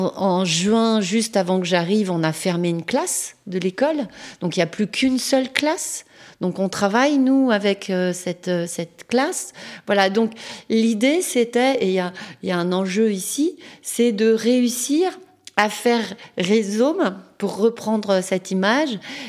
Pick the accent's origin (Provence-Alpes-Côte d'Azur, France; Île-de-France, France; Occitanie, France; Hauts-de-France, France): Île-de-France, France; Paris; moi, je suis née à Paris, dans le 14e. Mes parents se sont rencontrés à Paris, aux Beaux-Arts. J'ai grandi, je fais mes études à Paris, j'ai tous mes amis là-bas. Je dirais que j'ai quitté Paris pour traverser le périphérique à ma deuxième fille, donc à 31 ans.